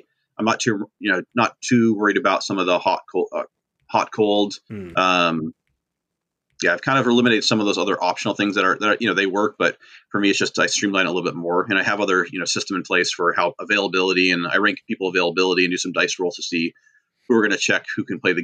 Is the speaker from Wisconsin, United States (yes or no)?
no; New York, United States; which is based upon where I grew up in New York originally, three small counties.